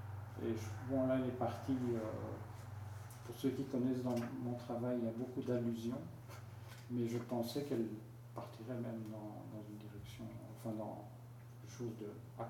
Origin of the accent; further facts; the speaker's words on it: Liège, Wallonia, Belgium; now in Brussels, Belgium; Donc je venais de Liège à Bruxelles suivre des cours.